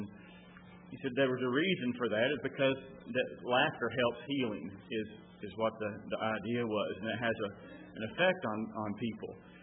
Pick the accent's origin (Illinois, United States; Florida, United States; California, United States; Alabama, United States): Alabama, United States; Dothan; When I was growing up in Dothan, Alabama, there were several of our members that lived at a nursing home